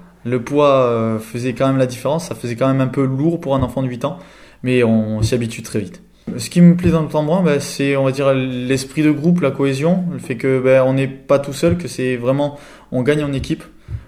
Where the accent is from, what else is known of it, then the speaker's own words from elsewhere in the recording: Cournonterral, Occitanie, France; Je suis de Courmont-Terral, je joue à Poussance